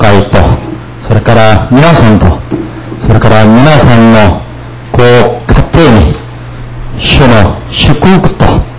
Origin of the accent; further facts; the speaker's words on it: South Korea; Japanese is a second language; now in Japan; 冬のソナパの国韓国から来た、